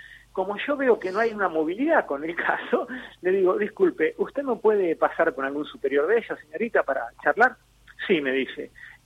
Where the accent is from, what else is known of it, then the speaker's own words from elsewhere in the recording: Argentina; soy un ciudadano argentino que no tiene ninguna causa, ni acá, ni en Argentina, ni en Colombia